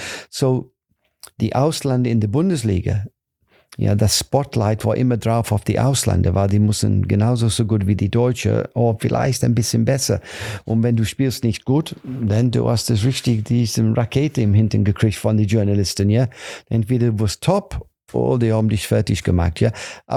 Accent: Nottingham, East Midlands, United Kingdom; German is a second language; Ich habe gesagt, und ich komme aus Nottingham eigentlich, ja.

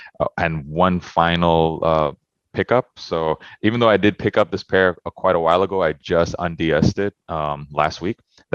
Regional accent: Canada; especially growing up in Canada

